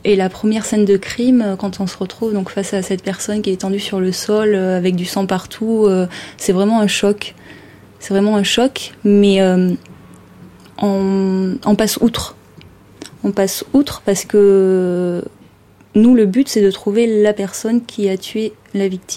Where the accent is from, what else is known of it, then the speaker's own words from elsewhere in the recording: Périgueux, Nouvelle-Aquitaine, France; born there; je suis née à Périgueux, en Dordogne.